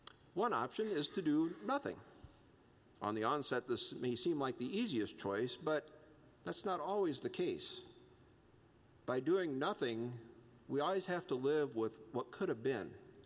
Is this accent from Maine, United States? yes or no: no; Indiana, United States; I grew up in Indiana, actually in a small town in northern Indiana.